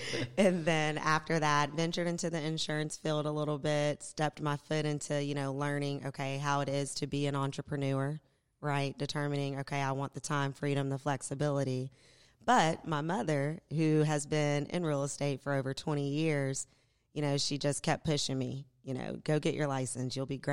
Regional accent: Lexington, Kentucky, United States; But I'm from, born and raised in Lexington.

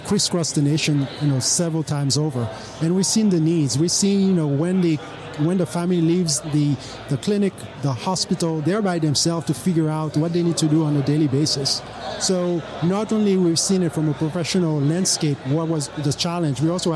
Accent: Haiti; English is a second language; So I'm originally from Haiti, right? So we are the countries of NGOs.

